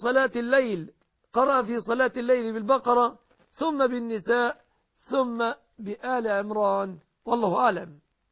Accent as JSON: {"language": "Arabic", "country": "Egypt", "said": "بلادنا مصر"}